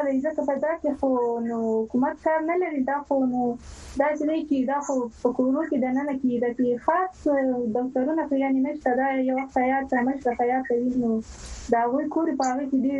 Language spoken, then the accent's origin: Pashto; Ghazni, Afghanistan; زه ډیر ویاړم چې زه د غزنی ولایت یم.